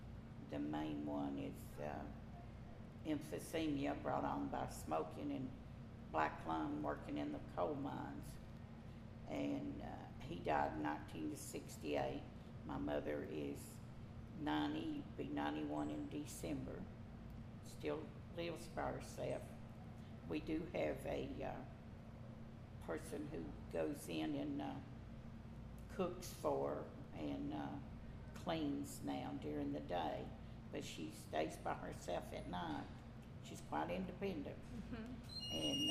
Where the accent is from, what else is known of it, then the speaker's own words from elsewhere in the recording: Smoky Junction, Tennessee, United States; I grew up in Smoky Junction, lived there till I graduated high school.